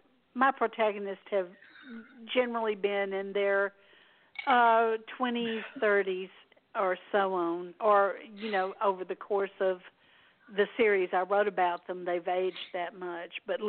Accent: Mississippi, United States; now in Texas, United States; I was raised in Mississippi, but my mother was from Texas.

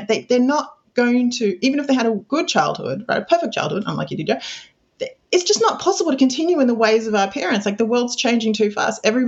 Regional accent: Sydney, New South Wales, Australia; now in Israel; I'm from Sydney, Australia, if you can't hear, but I live in Israel for over 20 years.

